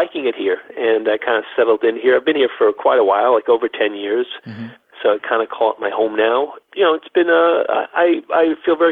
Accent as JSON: {"language": "English", "town": "New York City", "region": "New York", "country": "United States", "tie": "born or raised there", "said": "Well, I came from New York. I grew up in New York City. And again, that's why I started playing music there. I started acting there. And I had lived there my whole life."}